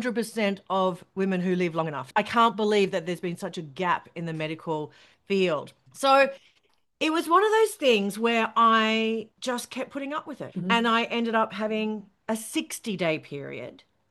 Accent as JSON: {"language": "English", "region": "Queensland", "country": "Australia", "tie": "born or raised there", "said": "My friendship group, I grew up in country Queensland, so I moved away from my hometown for work."}